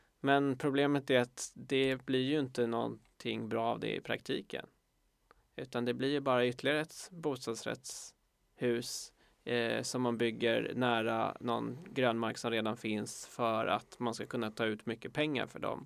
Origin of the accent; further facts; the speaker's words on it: Stockholm, Stockholm County, Sweden; Och man kan väl känna som stockholmare i alla fall